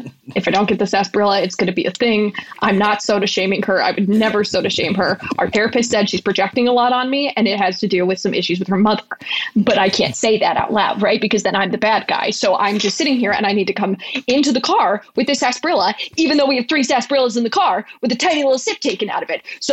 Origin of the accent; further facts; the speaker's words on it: St. Charles, Illinois, United States; Me? But, Illinois. We're from the Chicago, Chicagoland area. St. Charles is just